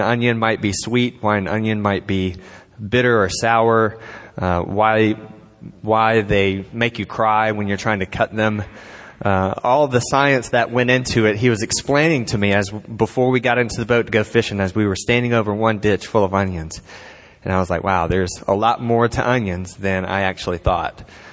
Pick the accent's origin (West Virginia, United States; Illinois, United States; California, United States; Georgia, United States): Georgia, United States; Savannah; I'm originally from Savannah, and so I went to school maybe about an hour away from home